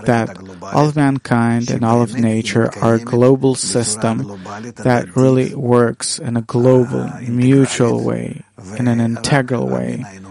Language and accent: English; Russia; But I'll tell you, I grew up in Russia.